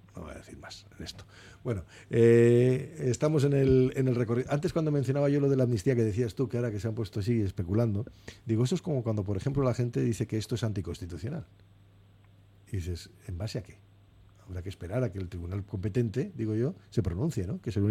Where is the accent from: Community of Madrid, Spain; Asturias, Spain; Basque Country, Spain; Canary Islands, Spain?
Basque Country, Spain; Bilbao; yo soy de la República Independiente de Begoña y no he ido nunca en mi vida a eso.